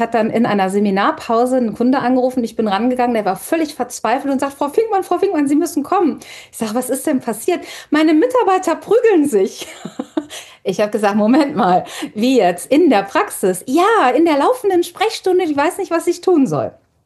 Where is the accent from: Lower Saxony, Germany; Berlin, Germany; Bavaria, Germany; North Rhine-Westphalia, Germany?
North Rhine-Westphalia, Germany; ich komme ja aus dem Ruhrgebiet, ich eine Praxis habe, die im Ruhrgebiet ansässig ist